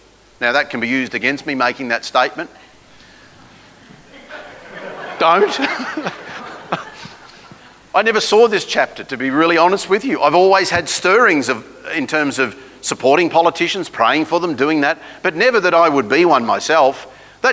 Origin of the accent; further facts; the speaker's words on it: Victoria, Australia; down in my home state of Victoria